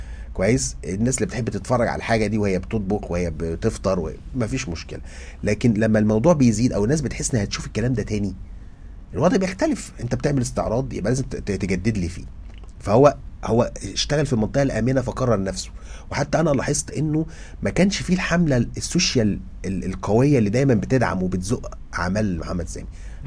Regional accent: Egypt; لكن إحنا عندنا مشكلة كمصريين

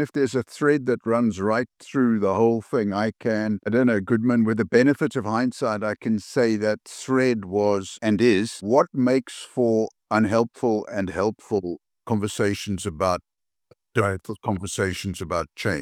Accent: Cape Town, Western Cape, South Africa; moved away as an adult; now in Cardiff, United Kingdom; I'm retired now, but I started life growing up in Cape Town, South Africa.

